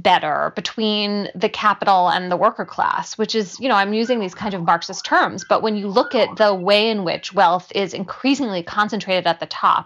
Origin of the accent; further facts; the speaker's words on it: Philadelphia, Pennsylvania, United States; now in New Haven, United States; I grew up in Philadelphia.